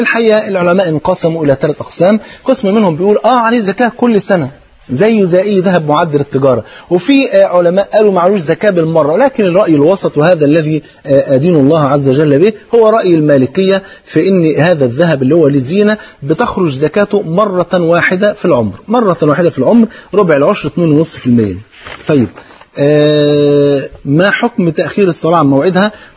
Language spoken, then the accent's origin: Arabic; Palestine; أنا فلسطيني